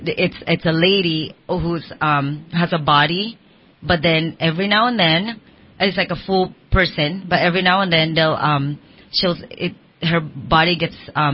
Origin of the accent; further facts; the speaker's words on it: Philippines; my story is interesting because I came from Philippines, and over there it's like it's not, yeah, it's folklores